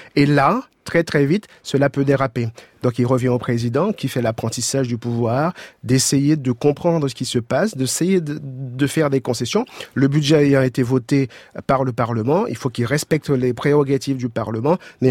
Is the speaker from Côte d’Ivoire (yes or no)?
no; Haiti; now in France; Je suis français. Je suis français par le mariage. Et en Haïti, on a décidé que je ne suis plus haïtien.